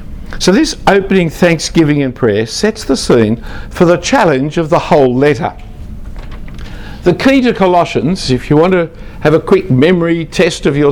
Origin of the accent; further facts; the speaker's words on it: Australia; formal kind of cultural Christianity that I grew up in Australia